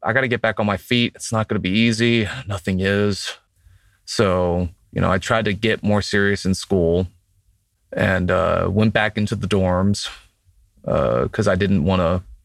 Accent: Jacksonville, Florida, United States; something tugged me back to Jacksonville, where I live now, my hometown

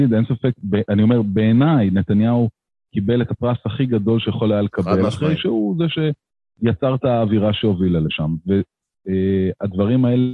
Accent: Ness Ziona, Central District, Israel; נכון, גדלתי בנס ציונה

